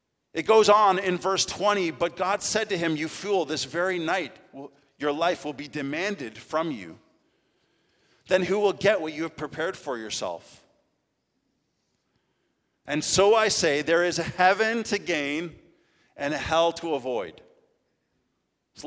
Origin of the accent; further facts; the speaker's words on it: Canada; I'm Canadian. I'm from Canada. I have been there. I have walked the ground. My whole life has been there.